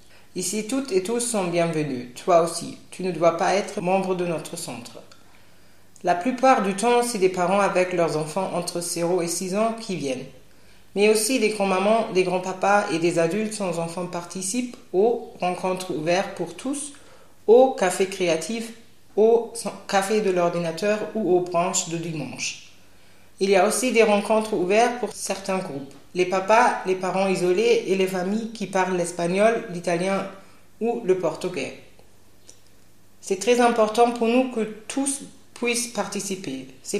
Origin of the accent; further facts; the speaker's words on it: Lebanon; Moi, je viens du Liban.